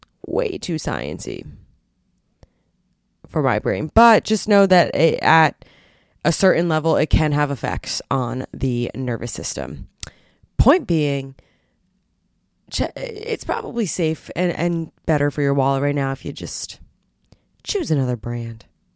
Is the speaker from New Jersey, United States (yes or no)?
yes; New Jersey, United States; I'm from Jersey.